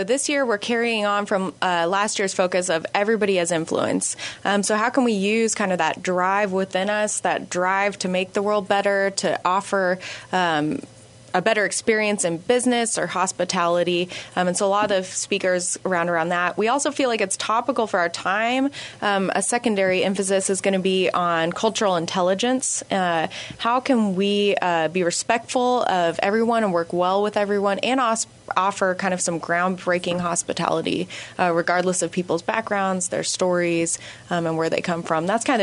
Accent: Kansas City, United States; I'm from the Kansas City area and went to K-State.

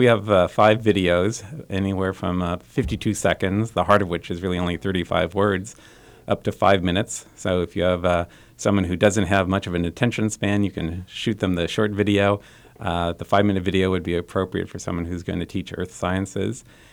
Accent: Colorado, United States; I grew up in Colorado, so this is certainly not my first time here

